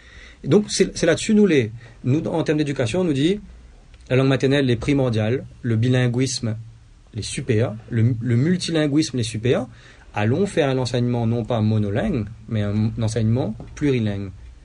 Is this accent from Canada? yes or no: no; Réunion; first language Creole; À la Réunion, nous n'avons marmaille, notre langue maternelle, c'est créole.